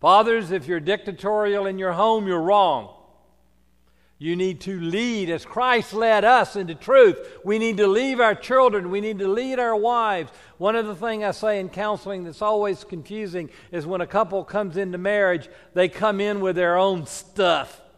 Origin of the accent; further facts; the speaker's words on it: the South, United States; Oh, I was raised in the South. I understand discrimination.